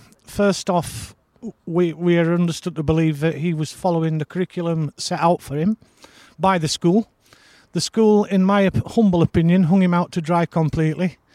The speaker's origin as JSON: {"language": "English", "town": "Staincliffe", "region": "Yorkshire and the Humber", "country": "United Kingdom", "tie": "born or raised there", "said": "lawlessness is where I grew up in Staincliffe. It's changed beyond all recognition."}